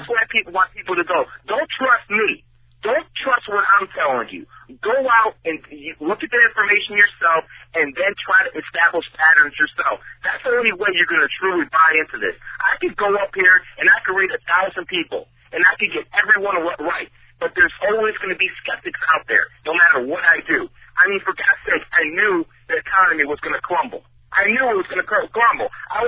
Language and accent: English; Cleveland, Ohio, United States; I decided to go to my hometown sports teams, the Cleveland Indians, the Cleveland Browns, and the Cleveland Cavs